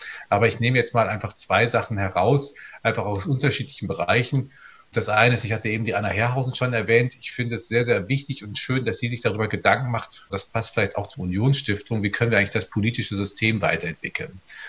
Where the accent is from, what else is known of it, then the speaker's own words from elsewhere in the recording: Menden, North Rhine-Westphalia, Germany; Also ich komme aus dem Sauerland im Menden und das ist großartig.